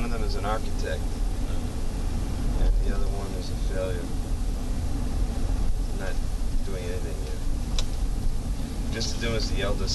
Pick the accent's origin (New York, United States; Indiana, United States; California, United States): New York, United States; I grew up in New York, here in Manhattan, for 20 years probably.